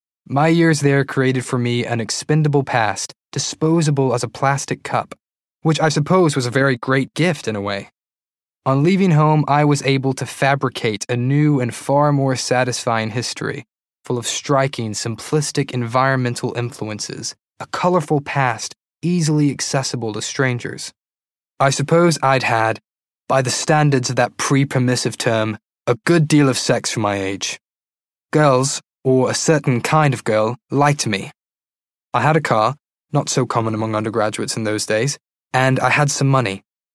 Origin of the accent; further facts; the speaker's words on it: Plano, Texas, United States; I grew up in Plano, a small Silicon village outside the north of Texas. No sisters, no brothers.